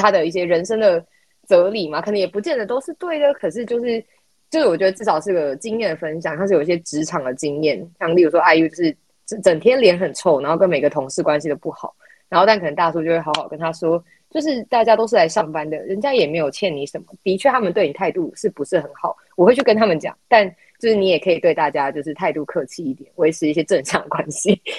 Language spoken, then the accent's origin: Chinese; Kaohsiung, Taiwan; 我是高雄人，我跟你的立委不会是同样的立委